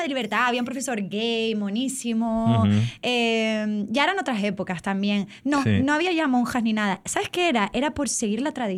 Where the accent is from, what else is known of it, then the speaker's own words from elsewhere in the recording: Spain; les dije que en mi país esto no era censura, es que vamos a ver que estamos en España, señores, ¿sabes?